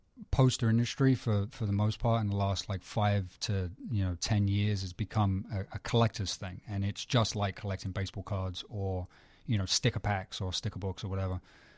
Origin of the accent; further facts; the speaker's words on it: Paris, Île-de-France, France; also born or lived in London, United Kingdom; Well, I was born in San Francisco originally, but I grew up in Paris and London.